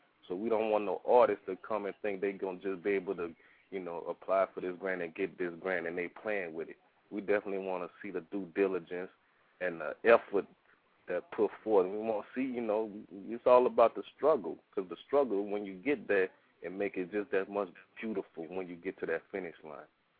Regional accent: Louisiana, United States; I'm from Louisiana. We don't talk a lot down there.

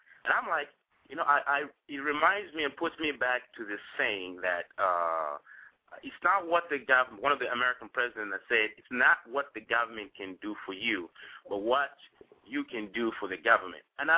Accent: Zambia; moved away; Because I know when I was growing up in Zambia, we grow these huge avocados.

